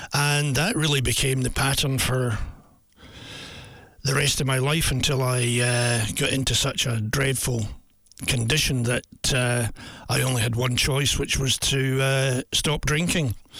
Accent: Scotland, United Kingdom; now in New Zealand; I'm not a real Kiwi. Well, I've been in New Zealand 27 years, but I, you know, in growing up in Scotland

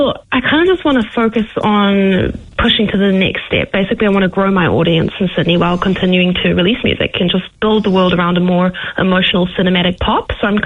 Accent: South Africa; also born or lived in New Zealand; when I was around 5 years old, growing up in South Africa

